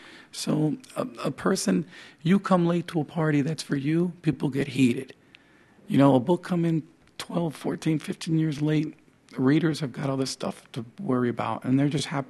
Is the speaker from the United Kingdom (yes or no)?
no; Dominican Republic; now in New Jersey, United States; I'm from the Dominican Republic. I'm an immigrant. Immigrated to that great exotic place, New Jersey.